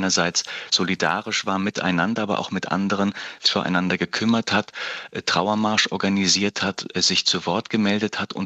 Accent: Hesse, Germany; born there; now in Berlin, Germany

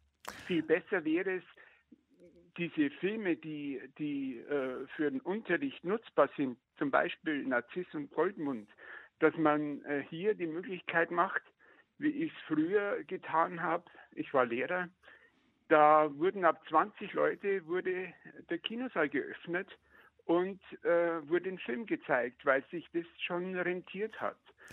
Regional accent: Regensburg, Bavaria, Germany; Ja, ich komme aus Regensburg.

